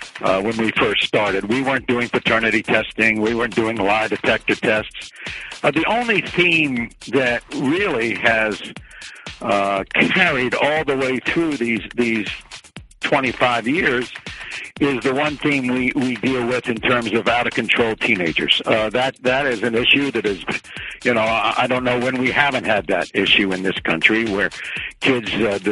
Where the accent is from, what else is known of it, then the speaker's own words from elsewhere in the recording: Washington, District of Columbia, United States; then in Washington, D.C., my hometown, I started talk shows, and so I ended up doing news and local talk shows all around the country in Washington, where I grew up